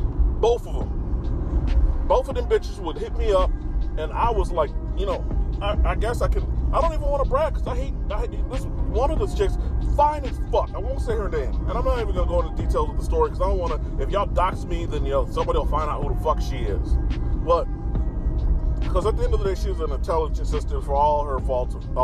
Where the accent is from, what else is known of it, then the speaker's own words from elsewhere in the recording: Chicago, Illinois, United States; we found out we were from the same town. She from the Shy, I'm from the Shy.